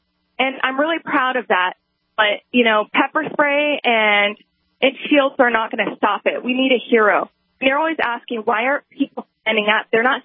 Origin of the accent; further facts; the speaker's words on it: Portland, Oregon, United States; I'm from Portland, and Portland isn't a political place, but somehow it's being one right now.